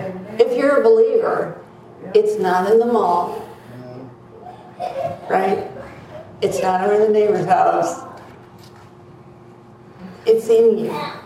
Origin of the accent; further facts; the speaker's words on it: Ohio, United States; I grew up in Ohio.